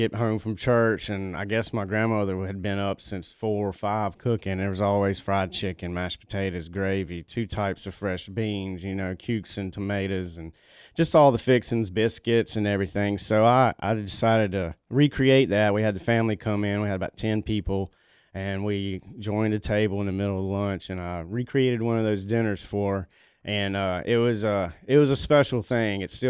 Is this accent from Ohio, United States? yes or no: no; Burlington, North Carolina, United States; My grandmother's turning 100, and we're from Burlington in Mebane, and she's been in Mebane.